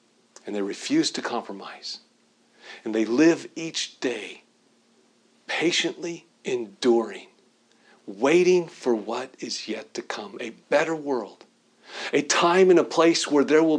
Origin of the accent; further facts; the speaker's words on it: United States; I love being an American. I love the freedom that we have in America